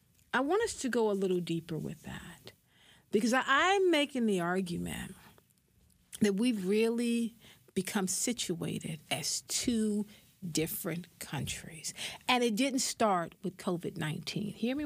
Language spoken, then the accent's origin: English; South Carolina, United States; South Carolina, my home state, South Kakilaki, where I was born and spent every summer of my life, even through college